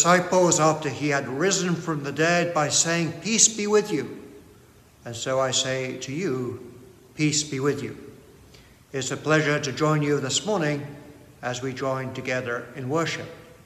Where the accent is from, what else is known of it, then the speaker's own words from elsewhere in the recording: England, United Kingdom; Growing up in England, we had certain concepts about race.